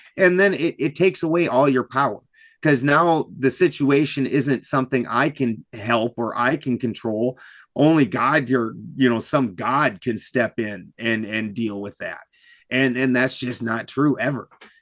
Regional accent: South Dakota, United States; Christy and I were driving to South Dakota and, we were going home. And the worst part is my accent is like nothing compared to the people at home.

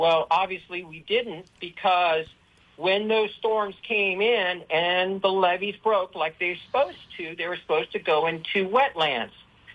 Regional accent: Grosse Tete, Louisiana, United States; Originally from a little town called Gros Tête, Louisiana.

